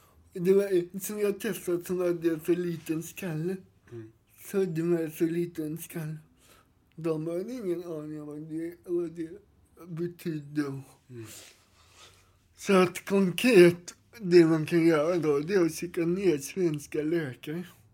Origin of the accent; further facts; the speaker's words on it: Sweden; born there; Bara för att jag är född i Sverige